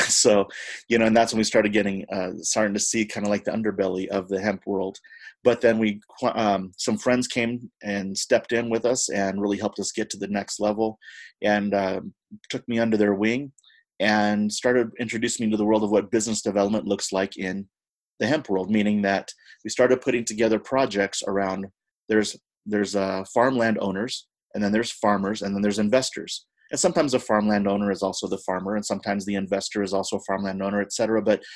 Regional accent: United States; I'm Native American. I'm Apache, Kiowa, and Spanish mixed. And so I've been involved with the Native American community

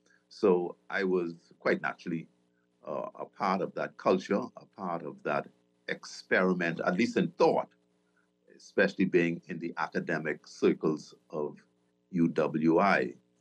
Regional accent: Inagua, Bahamas; Okay, I came from Inagua in 63, which 4 years before majority rule.

